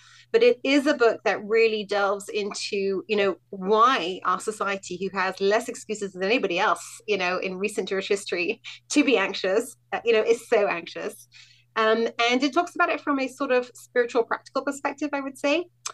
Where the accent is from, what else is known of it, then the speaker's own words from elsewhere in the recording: United Kingdom; moved away as an adult; now in Israel; So, as you can possibly hear, I'm from the UK originally. I'm told that my accent's become much more Americanized over the years, but I can talk like this and then I'll really impress your audience.